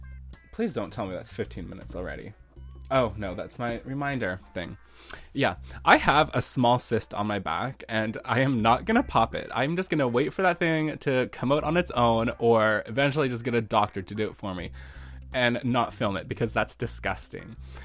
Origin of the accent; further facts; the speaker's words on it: Canada; And, you know, even though we're Canadian, we live just a couple hours outside of Seattle.